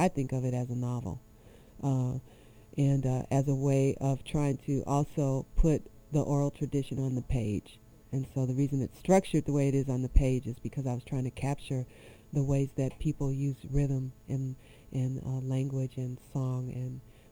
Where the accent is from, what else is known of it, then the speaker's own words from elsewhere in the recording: Los Angeles, California, United States; because I'm from Los Angeles. I'm not from Austin, and I hadn't been living there that long.